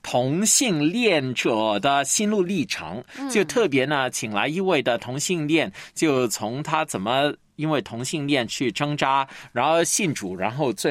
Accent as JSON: {"language": "Chinese", "region": "Guangdong", "country": "China", "said": "那在这个春节之前呢，我们广东人呢通常流行大扫除"}